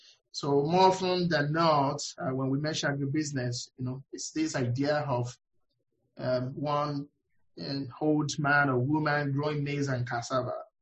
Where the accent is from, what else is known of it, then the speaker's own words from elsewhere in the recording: Nigeria; now in United States; growing up in Nigeria, and even interacting with a lot of people, even here in the US